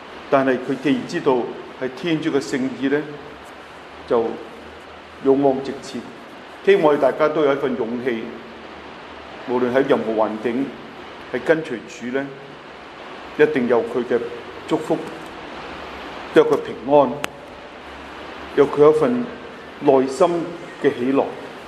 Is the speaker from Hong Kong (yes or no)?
yes; Hong Kong; 咁好多都內地嘅人都話我哋香港人係有福啦